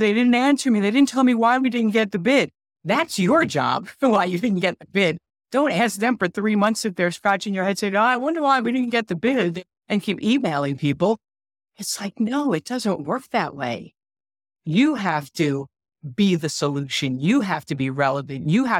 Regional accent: Brooklyn, New York, United States; I always say I'm from Brooklyn.

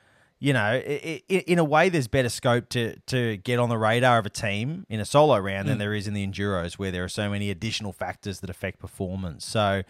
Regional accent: Australia; I couldn't come from further away from New Zealand if I tried.

